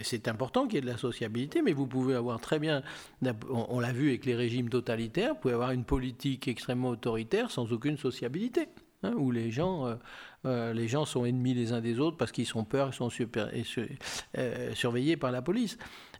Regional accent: Lyon, Auvergne-Rhône-Alpes, France; Moi, je suis lyonnais et je tiens à mon identité lyonnaise.

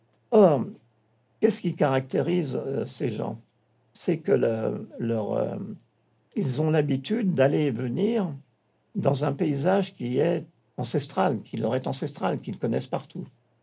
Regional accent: France; nous sommes Français, nous sommes Européens

